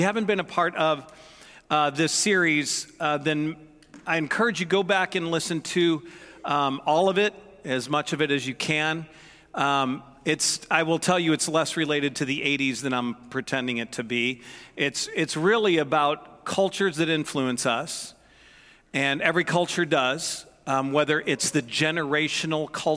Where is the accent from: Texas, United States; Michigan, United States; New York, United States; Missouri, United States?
Missouri, United States; Here's the thing. I was raised in Missouri.